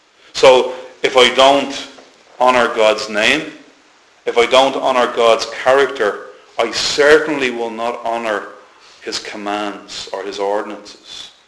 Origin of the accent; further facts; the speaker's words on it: Ireland; it's passed off as just common to our culture and something that we do as Irish people.